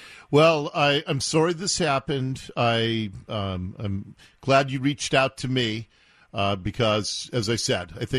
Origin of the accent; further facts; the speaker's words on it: Seattle, Washington, United States; born there; I was born in Seattle, raised my family in the city and just outside of the city, but have stayed in the region